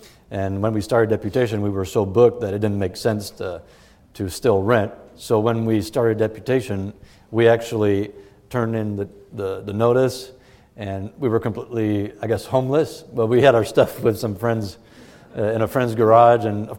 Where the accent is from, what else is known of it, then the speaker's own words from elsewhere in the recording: France; I grew up in France as a missionary kid.